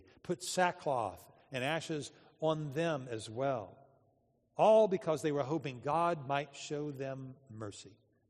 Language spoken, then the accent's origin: English; Atlanta, Georgia, United States; when I was growing up in Atlanta, there was a big group of kids in my neighborhood.